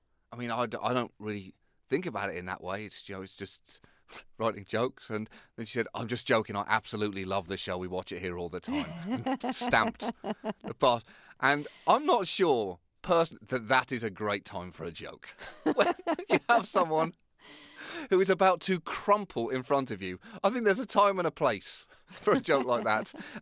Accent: United Kingdom; I, as a British person, let me tell you what tyranny really was back then, because my people did it to you.

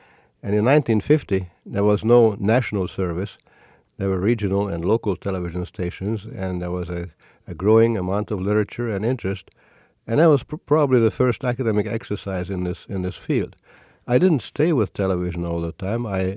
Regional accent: Hungary; I was, as you said, born and raised in Hungary.

